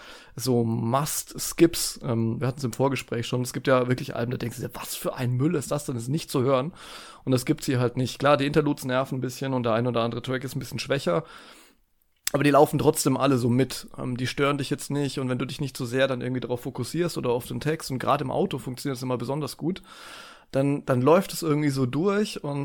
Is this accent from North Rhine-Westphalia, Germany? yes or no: no; Bavaria, Germany; also ich komme ja hier aus Bayern